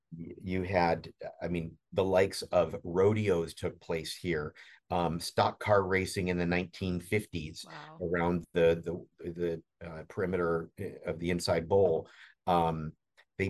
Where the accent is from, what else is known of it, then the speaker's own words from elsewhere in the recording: Chicago, Illinois, United States; being here as long as I have and being a Chicagoan as well, obviously it holds a special place in my heart anyway